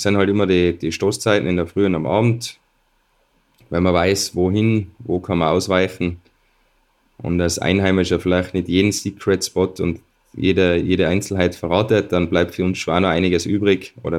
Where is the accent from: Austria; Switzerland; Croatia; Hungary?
Austria; als Österreicher